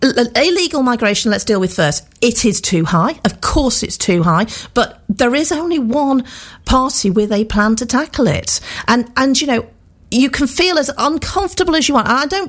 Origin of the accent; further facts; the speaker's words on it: West Midlands, United Kingdom; born there; I was born in the Moorlands, I live in the Moorlands, and I will always fight for the Staffordshire Moorlands.